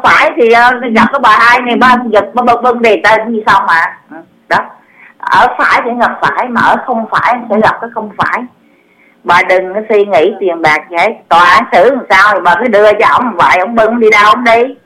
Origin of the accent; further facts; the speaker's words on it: Quang Nam, Vietnam; Đúng rồi, tôi người Quảng Nam.